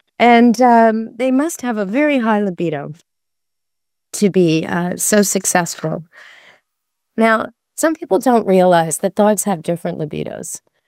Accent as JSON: {"language": "English", "country": "Canada", "said": "who are Americans and I'm Canadian"}